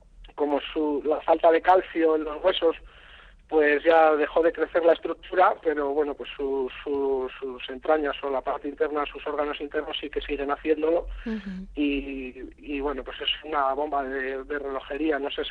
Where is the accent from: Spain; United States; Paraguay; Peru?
Spain; Bilbao, Basque Country; como somos los de Bilbao, que somos cabezones